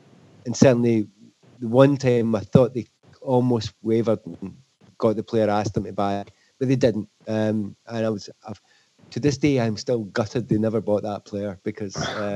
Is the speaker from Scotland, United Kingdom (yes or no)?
yes; Scotland, United Kingdom; obviously being Scottish and watched a lot of Scottish football